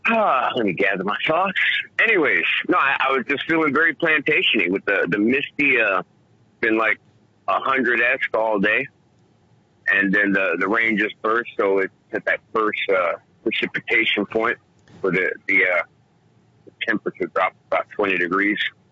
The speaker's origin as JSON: {"language": "English", "region": "New York", "country": "United States", "lives_now": "Florida, United States", "said": "when I moved down here as a New Yorker, I didn't even understand, and I thought they were rather uncivilized."}